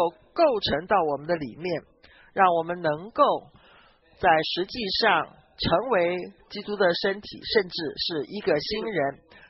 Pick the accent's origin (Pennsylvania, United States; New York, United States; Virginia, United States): Pennsylvania, United States; Pittsburgh; now in Philadelphia, United States; 我是在匹兹堡长大的，但是我现在在费城，但是都不重要